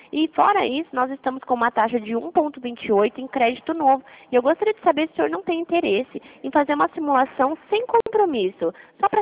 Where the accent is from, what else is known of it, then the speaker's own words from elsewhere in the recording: Dourados, Mato Grosso do Sul, Brazil; eu sou da cidade de Dourados